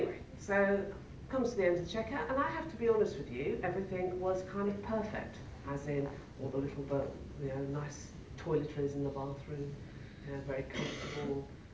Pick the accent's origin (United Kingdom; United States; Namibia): United Kingdom; England; And being an English person, I said, oh yes.